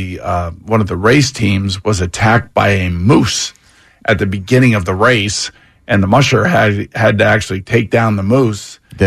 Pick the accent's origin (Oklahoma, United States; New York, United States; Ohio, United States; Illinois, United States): New York, United States; And I was like, I'm from New York. I'm like, what's a moose going to do?